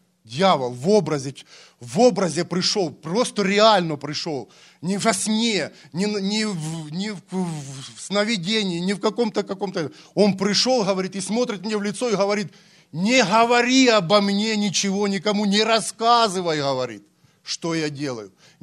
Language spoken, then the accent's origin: Russian; Ukraine; Вы знаете, я сам с Украины